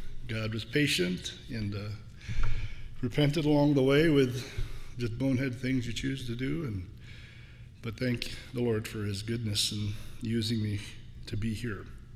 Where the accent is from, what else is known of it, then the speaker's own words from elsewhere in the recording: New York, United States; We're from Western New York, a little village of 950 people south of Buffalo, and grew up in a real basic household.